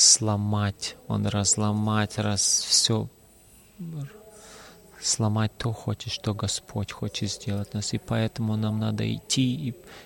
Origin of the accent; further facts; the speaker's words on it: Germany; Russian is a second language; я из Германии.